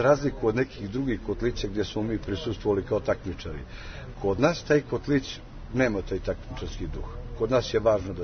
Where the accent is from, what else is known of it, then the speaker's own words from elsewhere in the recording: Zlatari, Rasina District, Serbia; Mi smo iz Zlatara, mesta zajednice Zlatari i opština Brus